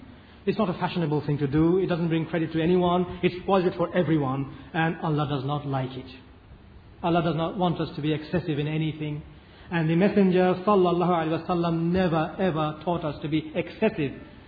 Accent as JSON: {"language": "English", "country": "United Kingdom", "said": "this trust needs to be fulfilled in Britain for us as British Muslims."}